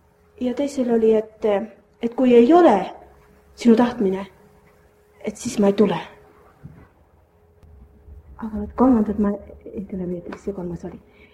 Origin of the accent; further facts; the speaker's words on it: Pärnu, Pärnu County, Estonia; sest ma olen Pärnust